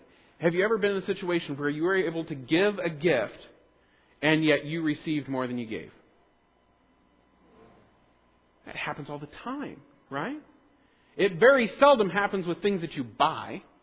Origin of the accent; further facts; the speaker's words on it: Kansas, United States; And I'm from Kansas, and in Kansas you have tornadoes.